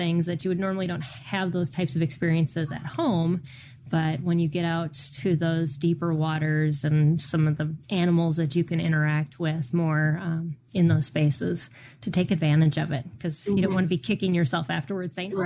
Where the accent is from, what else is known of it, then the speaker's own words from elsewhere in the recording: Minnesota, United States; I grew up in Minnesota and we would take week trips up to the Boundary